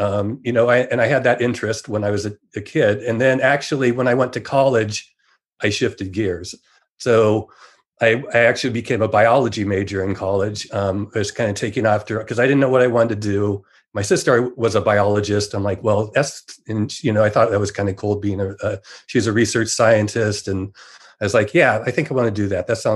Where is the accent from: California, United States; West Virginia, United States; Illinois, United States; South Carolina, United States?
California, United States; So I grew up in Silicon Valley, right in when the kind of the computer industry was starting to boom.